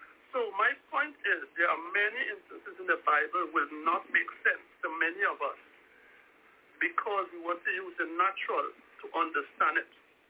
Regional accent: Trinidad & Tobago; from Trinidad and Tobago.

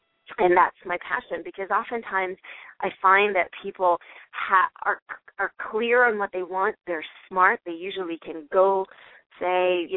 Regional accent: Italy; now in United States; I was born and raised in Italy, and I've been in the U.S. now. This year, it'll be 23 years.

